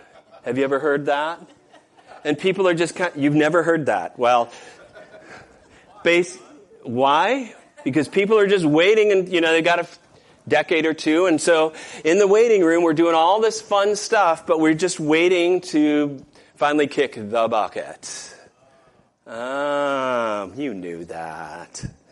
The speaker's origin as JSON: {"language": "English", "region": "Michigan", "country": "United States", "tie": "born or raised there", "said": "My hometown in Michigan was missioned to the Chippewa Indians or Ojibwe Indians."}